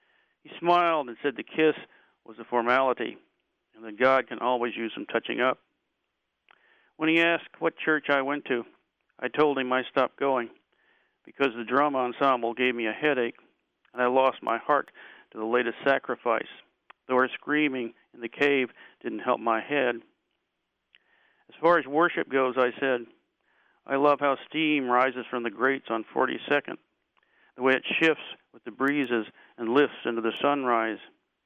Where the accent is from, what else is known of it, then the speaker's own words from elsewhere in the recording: Omaha, Nebraska, United States; Omaha. I grew up in Omaha, and Omaha was at that time the livestock center of the United States.